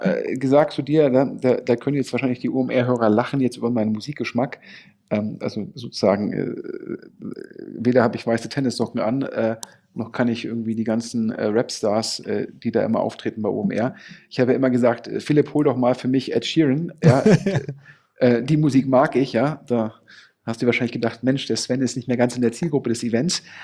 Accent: Düsseldorf, North Rhine-Westphalia, Germany; ich bin ja Düsseldorfer

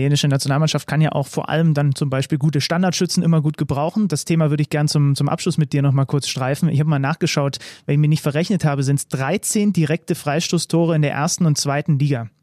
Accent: Saxony, Germany; Ich komme ja aus der Nähe von Zwickau.

